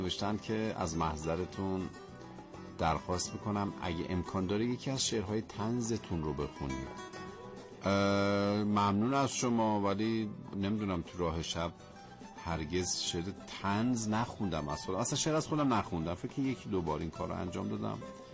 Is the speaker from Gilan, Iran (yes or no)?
no; Ahvaz, Khuzestan, Iran; گفتن بیت سروده خودمه، … از احواز.